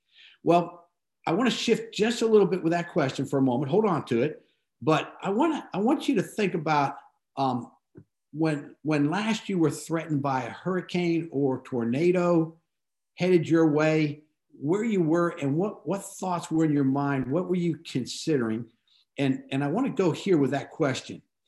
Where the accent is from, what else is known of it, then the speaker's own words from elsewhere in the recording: Florida, United States; also born or lived in Miami / Tarpon Springs; now in Opelika, United States; We grew up in Florida. I don't know about Rick, but during my entire life in Florida, Miami, Hans, where you're headed, and then up in Tarpon Springs and Center, I never had a hurricane warning during all those years.